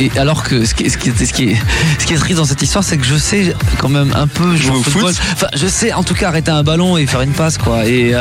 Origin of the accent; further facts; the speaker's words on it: Grenoble, Auvergne-Rhône-Alpes, France; now in Paris, France; Je suis monté à Paris, je suis parti de Grenoble.